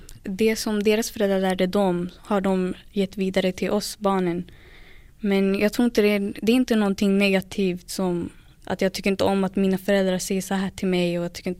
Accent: Sweden; born there; Ja, jag är född i Sverige.

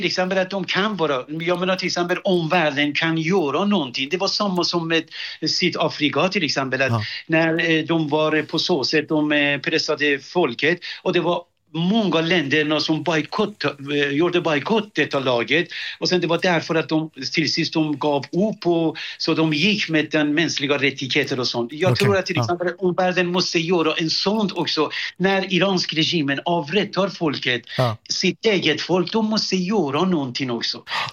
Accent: Iran; Swedish is a second language; now in Sweden; Jag är ursprungligen från Iran.

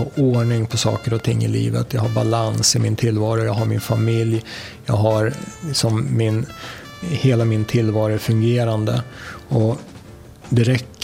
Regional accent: Stockholm, Stockholm County, Sweden; Stockholm är min hemstad och jag ville hem till Stockholm.

